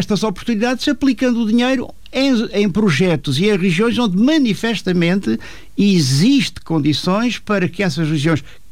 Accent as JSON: {"language": "Portuguese", "region": "Alentejo", "country": "Portugal", "said": "a minha grande tristeza como alentejano e como português"}